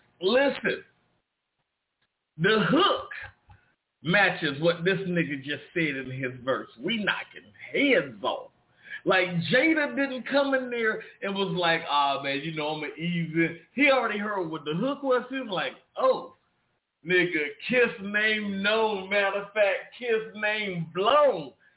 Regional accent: Carolina, United States; I said, but, you know, I'm from Carolina, and, you know, a lot of New Yorkers don't always want to get a South they do when it comes to music.

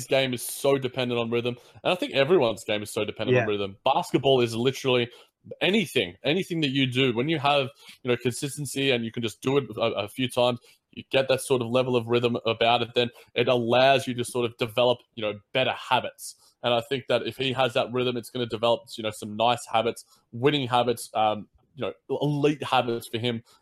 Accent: Australia; It was a little bit racist, I'm sorry. But I am an Australian, so I guess I have that sort of luxury.

